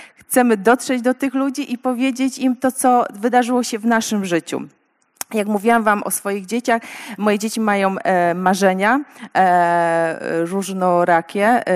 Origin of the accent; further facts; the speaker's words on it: Wodzisław, Silesian Voivodeship, Poland; pochodzę z Wodzisławia.